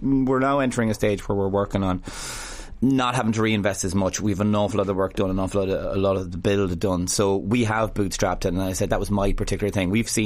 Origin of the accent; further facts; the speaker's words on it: Connacht, Ireland; growing up in Mayo, okay?